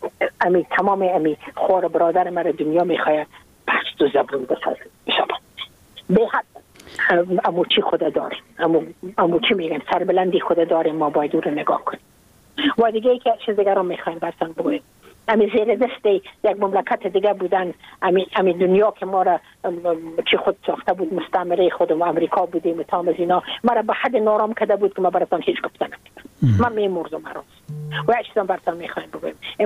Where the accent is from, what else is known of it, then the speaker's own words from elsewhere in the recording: Afghanistan; من اگر افغان استم، من مربوط افغانستان استم